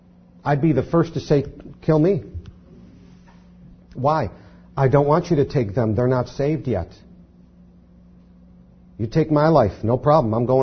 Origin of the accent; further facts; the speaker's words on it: Buffalo, New York, United States; You know, that's just the way I grew up. I grew up in Buffalo, city folk.